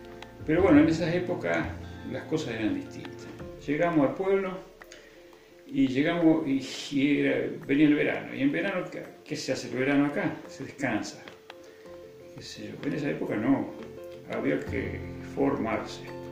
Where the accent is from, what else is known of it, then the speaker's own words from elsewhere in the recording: Colonia Mabragaña, Buenos Aires, Argentina; nosotros vivíamos en Colonia Mabragaña. O sea, soy colonense por nacimiento, pero hasta los 11 años vivimos en estancia, en Colonia Mabragaña, y se llamaba Estancia del Carmen.